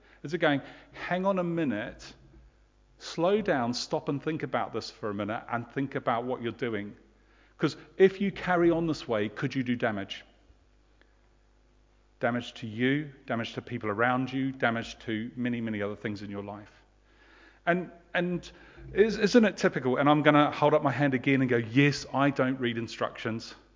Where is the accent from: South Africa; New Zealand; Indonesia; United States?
New Zealand; I come from New Zealand. That's an empty place, right?